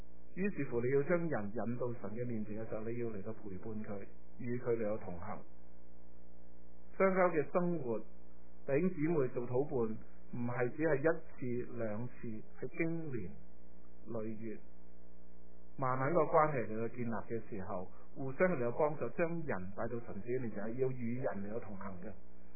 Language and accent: Chinese; China; 我们中国人会讲另一个叫苦口良药